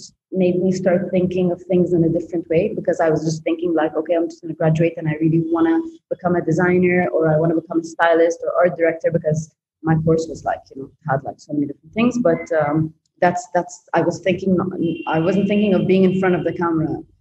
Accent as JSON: {"language": "English", "town": "Cairo", "region": "Cairo Governorate", "country": "Egypt", "said": "it was just the fact that I came from Cairo and the idea or perception of beauty was so different than how Europeans perceive it."}